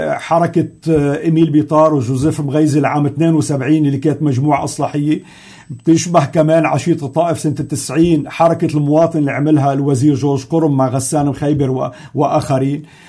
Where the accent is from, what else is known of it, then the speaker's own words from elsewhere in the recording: Lebanon; نحن ما فينا كلبنانيين